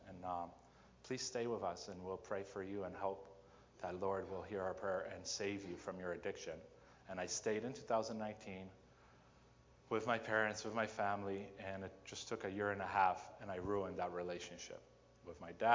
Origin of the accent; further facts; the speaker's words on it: Chicago, Illinois, United States; And I'm from Chicago, so I don't know much about farming.